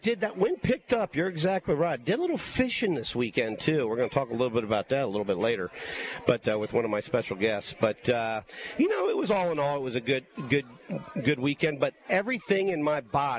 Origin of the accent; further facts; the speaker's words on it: Columbus, Ohio, United States; I grew up in Columbus, Ohio